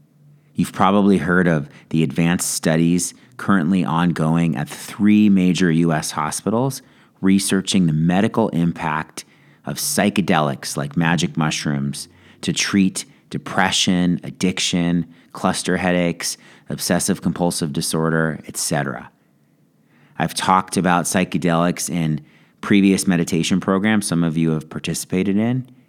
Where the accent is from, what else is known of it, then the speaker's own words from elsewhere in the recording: Los Angeles, California, United States; I grew up in Los Angeles, and I remember just before the 1984 Summer Olympics, which were held in Los Angeles